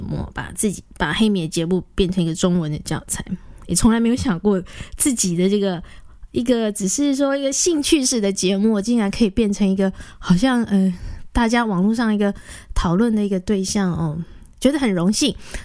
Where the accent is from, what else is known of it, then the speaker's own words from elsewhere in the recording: Taiwan; first language Taiwanese Hokkien; Chinese is a second language; 加上我是台湾来的人